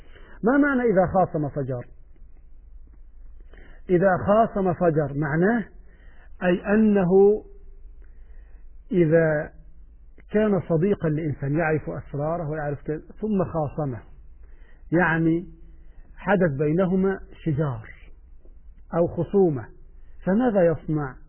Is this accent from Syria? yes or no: no; Egypt; عندنا في مصر المرأة إذا تزوجت يجيب عفش البيت